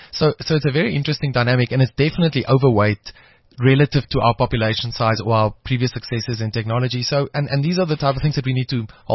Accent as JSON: {"language": "English", "country": "South Africa", "tie": "born or raised there", "said": "I think a lot of us growing up in South Africa saw a lot of inequality, and that kind of scarred a lot of people."}